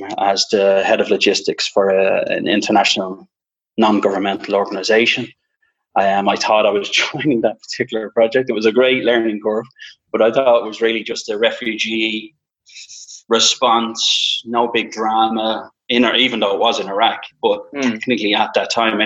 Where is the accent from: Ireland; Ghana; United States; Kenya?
Ireland; Dublin, Leinster; So obviously I'm from Dublin. I mentioned I'm from Sonibatra originally, many, many moons ago.